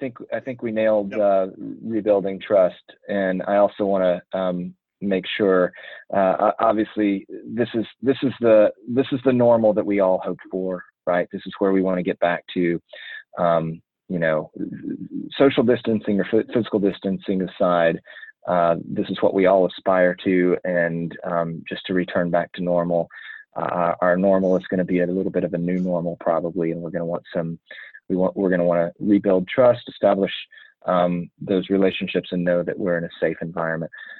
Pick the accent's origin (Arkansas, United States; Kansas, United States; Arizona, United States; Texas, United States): Texas, United States; Well, Jay, you offended me because I am from East Texas, and that is not how I speak.